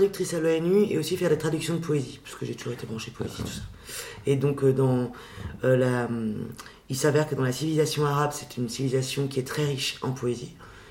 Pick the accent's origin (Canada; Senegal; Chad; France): France; Brittany; comme moi je suis bretonne, je sais qu'en Bretagne, il y a des chantiers navals.